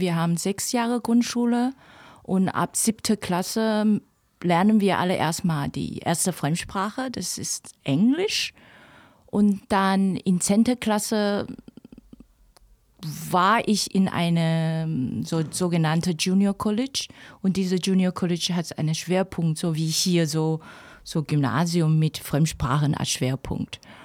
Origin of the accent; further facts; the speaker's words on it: Taiwan; German is a second language; now in Germany; ich komme aus Taiwan und wohne schon seit über 32 Jahren in Deutschland.